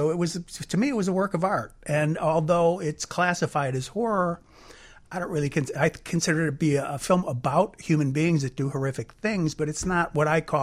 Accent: Chicago, Illinois, United States; But a lot of the guys I grew up with in Roseland, we all played in rock and roll bands.

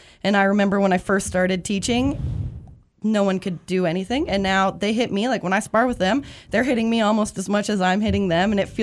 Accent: Missoula, Montana, United States; I grew up here in Missoula. I grew up riding horses, and I grew up with an older brother

